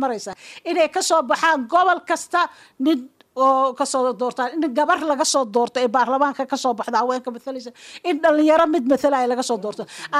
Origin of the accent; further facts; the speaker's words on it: Baidoa, Bay, Somalia; born there; aniga oo ah Sahara aan ku dhashay magaalada Baydhabo oo Soomaali ah